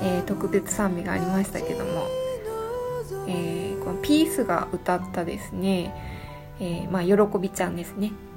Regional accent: Kumamoto, Japan; 私も熊本育ちだからだったので、

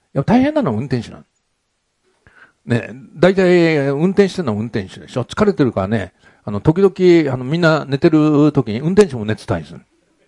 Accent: Gotanda, Tokyo, Japan; 私ね、五反田で生まれたん。ね。で、選んだわけじゃないんですね。選んだわけじゃないんだけど、五反田のですね、石瀬の石の事務所は、私の生まれたところからね、200メートルぐらいのところなの。ふるさとなんですよ。

